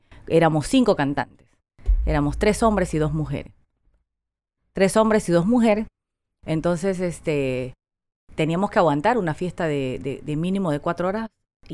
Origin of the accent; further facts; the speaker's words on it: Lima, Peru; born there; Yo nací en Lima.